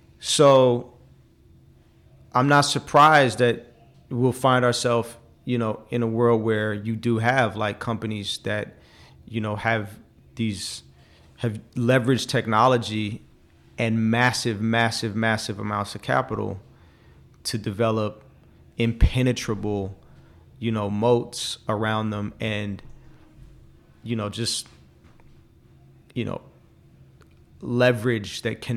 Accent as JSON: {"language": "English", "town": "Oakland", "region": "California", "country": "United States", "said": "I'm from Oakland and I don't like how Oakland is now because of, you know, the culture that has spread out from Silicon Valley and bled into Oakland"}